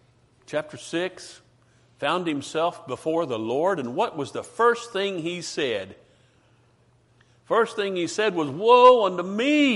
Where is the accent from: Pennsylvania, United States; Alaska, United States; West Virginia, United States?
West Virginia, United States; And you learn that really fast when you're a kid growing up in West Virginia.